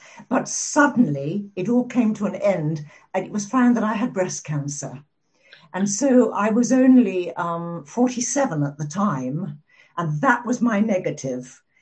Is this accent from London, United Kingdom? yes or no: no; South West England, United Kingdom; Well, I was born and bred in the West Country in Somerset, and I had brothers and boy cousins.